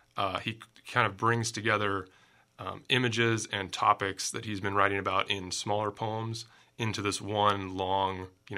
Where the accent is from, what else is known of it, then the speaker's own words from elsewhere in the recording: Monmouth, Illinois, United States; I grew up in Monmouth and from Monmouth. Surely this isn't the Kirkwood that I know.